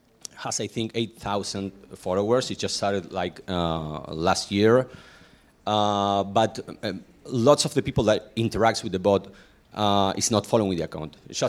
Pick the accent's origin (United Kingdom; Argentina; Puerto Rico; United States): Argentina; English is a second language; I'm from Argentina. It's really far away, so being here in New York is a great experience.